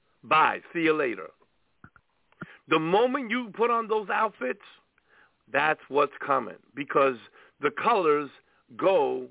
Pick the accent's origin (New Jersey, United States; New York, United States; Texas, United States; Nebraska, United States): New York, United States; Brooklyn; So, you know, that was one of the church fathers in Brooklyn. I'm from Brooklyn.